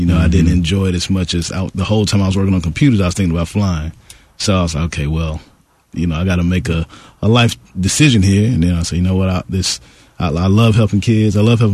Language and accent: English; Houston, Texas, United States; I grew up, like I said, I grew up in Fifth Ward. I played basketball.